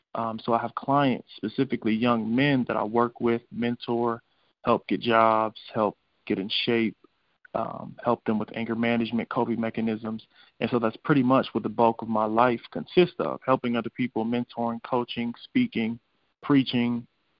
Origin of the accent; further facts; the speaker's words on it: Columbus, Ohio, United States; I am born and raised in Columbus, Ohio. I grew up in the inner city, went to Columbus Public Schools.